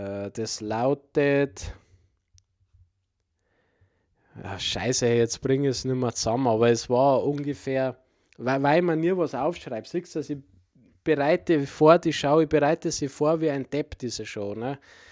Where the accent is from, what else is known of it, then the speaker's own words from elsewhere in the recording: Bavaria, Germany; Man sagt natürlich eher, natürlich ich bin Bayer oder ich identifiziere mich viel eher mit Weiß-Blau wie mit dem Schwarz-Rot-Gelb.